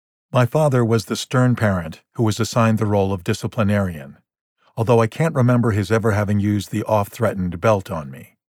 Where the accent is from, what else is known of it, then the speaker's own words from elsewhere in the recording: Berkeley, California, United States; born there; I was born on June 17, 1925, in the progressive city of Berkeley, California.